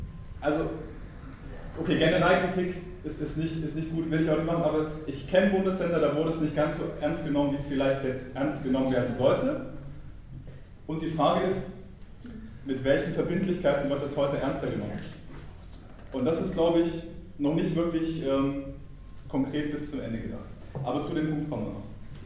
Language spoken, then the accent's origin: German; Thuringia, Germany; ich komme übrigens auch aus Thüringen